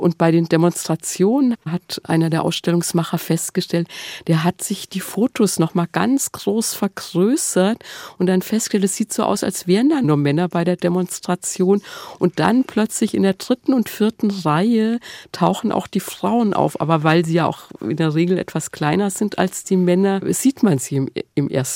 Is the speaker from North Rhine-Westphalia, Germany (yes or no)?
no; Fulda, Hesse, Germany; wo ich herkomme, aus Fulda, also eine bis heute sehr katholische Gegend.